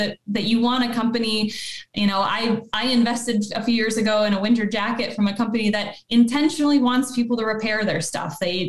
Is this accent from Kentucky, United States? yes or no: no; Montana, United States; And I'm from Montana originally. When I was back home, I got a chance to meet with his staff